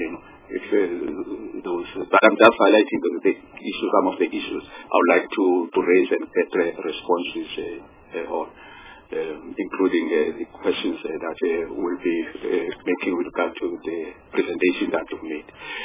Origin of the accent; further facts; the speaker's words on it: Eastern Cape, South Africa; Of, as I come from the Eastern Cape.